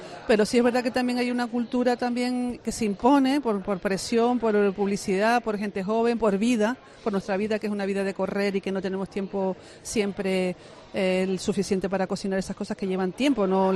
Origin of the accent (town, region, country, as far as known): Tenerife, Canary Islands, Spain